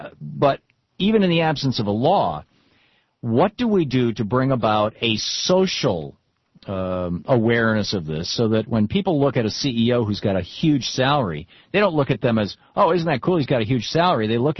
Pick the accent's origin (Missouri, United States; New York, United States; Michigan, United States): Michigan, United States; Back when I was a kid, there were several newspapers out of Detroit. I grew up in Michigan.